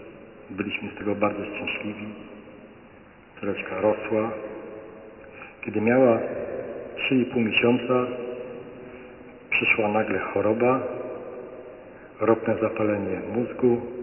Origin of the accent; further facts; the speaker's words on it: Gliwice, Silesian Voivodeship, Poland; Przyjechałem aż ze Śląska, z Gliwic. Jestem już emerytem.